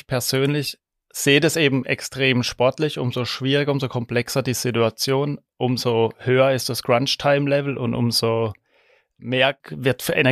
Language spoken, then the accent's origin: German; Schwanau, Baden-Württemberg, Germany; In der Ortenau, wie du schon gesagt hast, in Schwanau, auf einem kleinen Dorf, Teilort mit guten 1000 Einwohnern damals. Und daher sehr dörflich geprägt mit Landwirtschaft drumherum. Und das ist meine Kindheit.